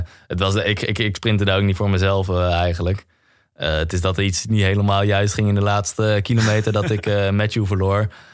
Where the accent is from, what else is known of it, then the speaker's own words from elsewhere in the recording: Netherlands; Ik bedoel, als Nederlander is dat toch wel de koers die je ook als jong jochie toch wel bijblijft.